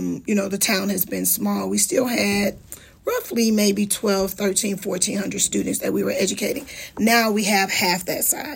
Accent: East St. Louis, Illinois, United States; Having come from East St. Louis, that's my hometown.

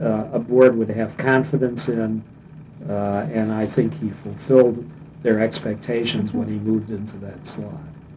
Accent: Detroit, Michigan, United States; I grew up in Detroit, you know, during the Depression.

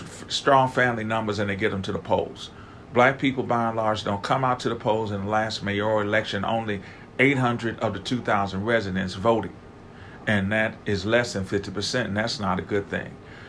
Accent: Madison, Wisconsin, United States; I grew up in Madison, so did you.

